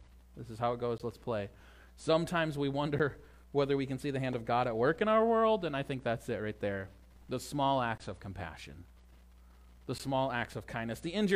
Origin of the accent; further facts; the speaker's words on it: St. Louis, Missouri, United States; I grew up in St. Louis, so sorry, Chicago people.